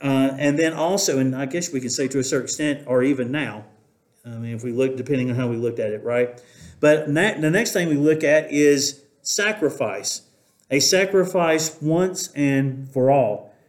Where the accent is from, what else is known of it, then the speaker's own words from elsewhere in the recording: the South, United States; accent: southern; I didn't say soldiers in my southern accent